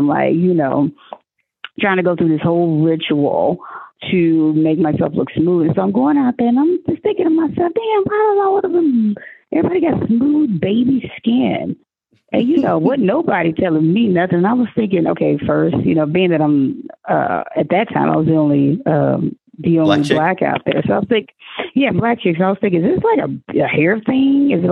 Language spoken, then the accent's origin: English; Oklahoma, United States; maybe it's because I'm from Oklahoma, you know, ain't that many swim pools out there.